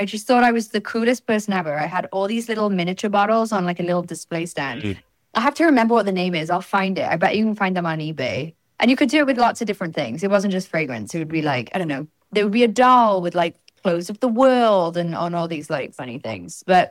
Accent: Wales, United Kingdom; I grew up in South Wales where that is not a job perspective that a lot of people will go for

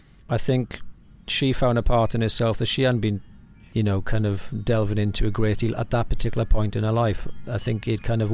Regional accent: Wales, United Kingdom; I'm from South Wales.

